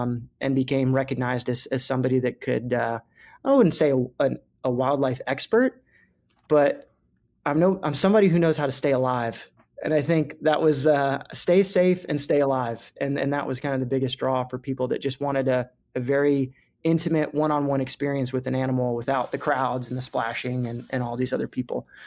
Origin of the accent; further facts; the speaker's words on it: Florida, United States; I grew up lobstering down in the Keys.